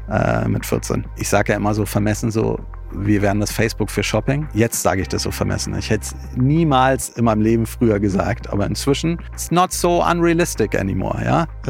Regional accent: Berlin, Germany; ich bin in Berlin aufgewachsen, bin hier ganz normal zur Schule gegangen, auch im Unternehmerhaushalt.

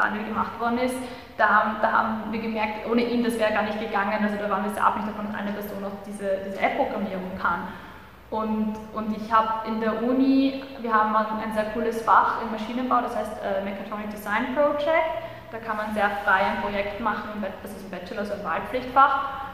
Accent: Vienna, Austria; now in Leoben, Austria; Also ich komme aus Wien, ich glaube, vielleicht hört man das. Ich war in einer AHS in Wien und dann noch 2 Jahre auf der Grafischen in Wien.

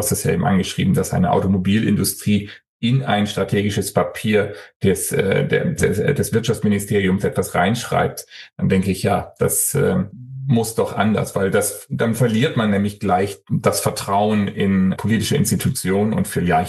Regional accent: Hamburg, Germany; da wo ich herkomme aus Hamburg

